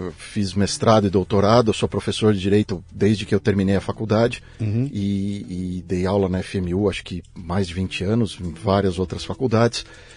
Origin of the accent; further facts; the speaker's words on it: São Paulo, Brazil; born there; Nasci aqui em São Paulo.